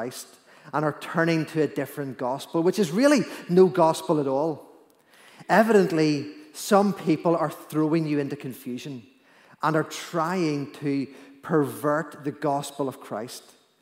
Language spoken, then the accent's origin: English; Northern Ireland, United Kingdom; accent: Armagh country; I thought it was my Armagh country accent back then.